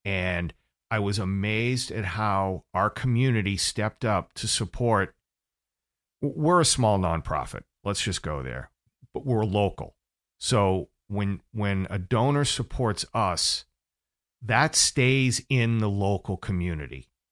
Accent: Massachusetts, United States; I'm from Massachusetts originally. I still have a lot of friends who live up there.

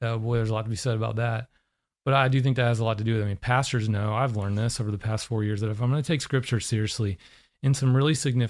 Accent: North Carolina, United States; No, I mean, I grew up in Western North Carolina. It's a very different Episcopal church there.

